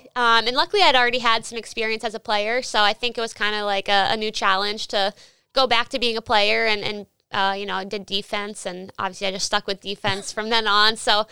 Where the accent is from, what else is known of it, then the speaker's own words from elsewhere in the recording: Philadelphia, Pennsylvania, United States; also born or lived in Pittsburgh; Yeah, so actually I was born in Pittsburgh. And then we moved to Philadelphia when I was six.